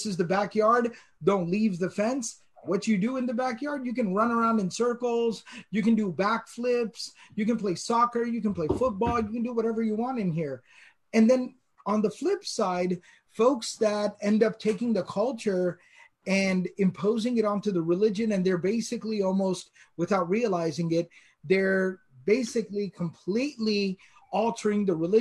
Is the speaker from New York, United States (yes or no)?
no; Texas, United States; accent: Texan; If anybody's ever heard me when I get into my Texan accent, right? You wouldn't be able to tell me apart from Billy Bob, right?